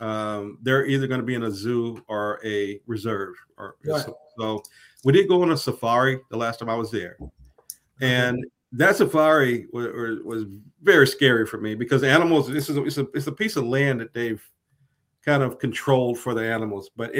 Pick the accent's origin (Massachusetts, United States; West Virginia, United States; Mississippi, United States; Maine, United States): Mississippi, United States; church, at least at the time, was probably the biggest Christian denomination in the South. So, yeah, I was born and bred in the Baptist church.